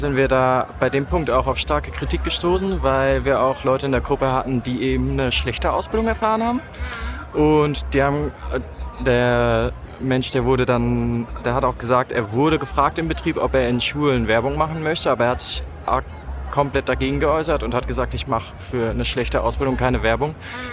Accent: Aachen, North Rhine-Westphalia, Germany; ich komme aus Aachen. Ich habe in Frankfurt gelernt und studiere inzwischen Raumfahrttechnik in Aachen

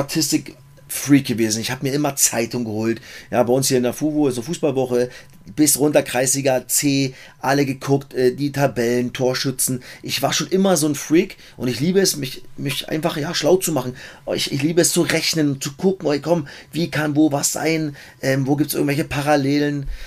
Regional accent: Cottbus, Brandenburg, Germany; born there; ich bin in Cottbus geboren.

